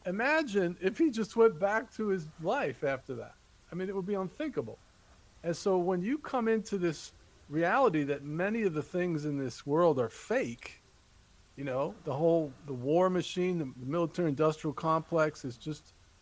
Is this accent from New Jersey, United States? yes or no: yes; New Jersey, United States; now in North Carolina, United States; I did. I grew up in Jersey.